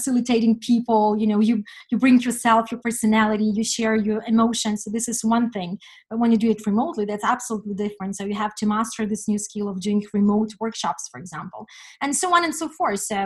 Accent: Ukraine; So I'm kind of a revolutionary person, that because I come from Ukraine, I guess.

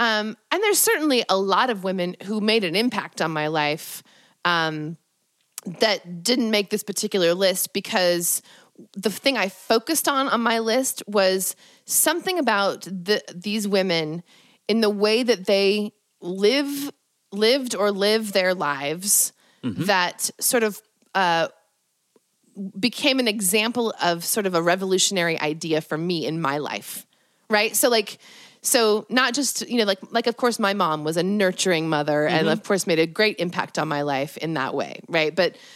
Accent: Stockton, California, United States; I grew up in Stockton, so it was like an hour and a half away.

